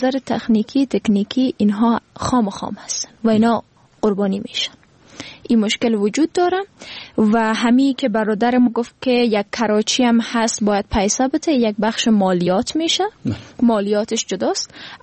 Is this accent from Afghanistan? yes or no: yes; Afghanistan; ما به عنوان یک فرد، به عنوان یک افغان به ای باور هستم